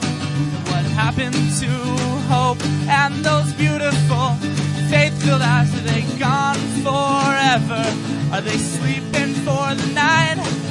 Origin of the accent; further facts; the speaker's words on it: Downey, California, United States; We're heading out on our first tour ever in August, and we're from Downey, California.